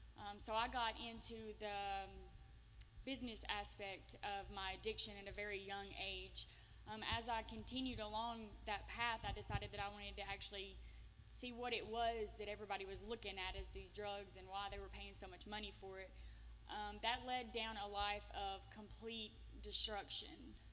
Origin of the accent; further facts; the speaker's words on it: Crossville, Tennessee, United States; I'm from Tennessee, a little old town in Tennessee, Crossville. I grew up, I had a really good childhood.